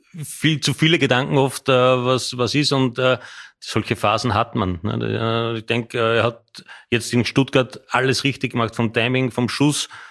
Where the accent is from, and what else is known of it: Austria